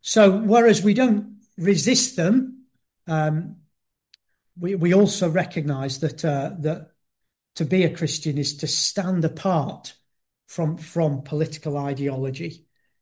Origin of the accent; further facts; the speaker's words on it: United Kingdom; if I went to live in Kazakhstan as a Brit